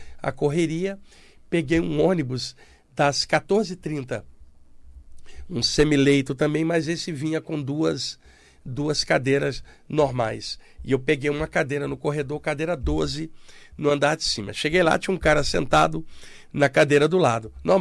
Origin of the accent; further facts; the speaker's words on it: Duque de Caxias, Rio de Janeiro, Brazil; uma senhora negra que morava em frente à minha casa, na Vila São José, em Duque de Caxias, onde eu cresci.